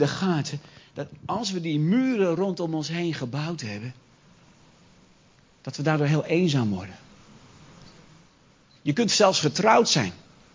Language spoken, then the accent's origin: Dutch; Gelderland, Netherlands; En zei, oh, zei ik, ik kom uit de Achterhoek.